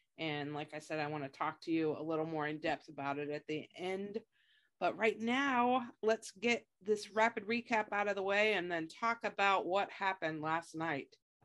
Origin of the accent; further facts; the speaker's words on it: United States; They called it Abseiling Away, but since we're American and call that repelling, we're going to change the title to Heresy